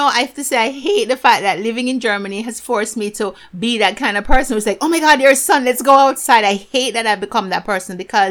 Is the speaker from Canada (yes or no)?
no; Jamaica; because as a Jamaican, if you had asked me this before meeting her, I would be like, no, I consider myself to be an African who just happened to be living in Jamaica because of history.